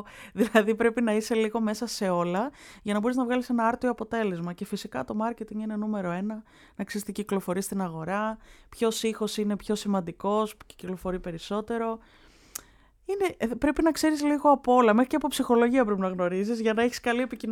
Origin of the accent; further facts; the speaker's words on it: Patras, Western Greece, Greece; now in Athens, Greece; Είμαι από την Πάτρα και είμαι στην Αθήνα.